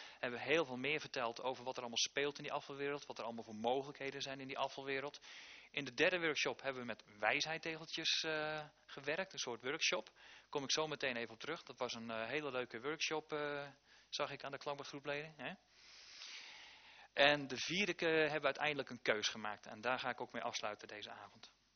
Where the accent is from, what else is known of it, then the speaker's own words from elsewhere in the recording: Limburg, Netherlands; Ik ben zelf een Limburger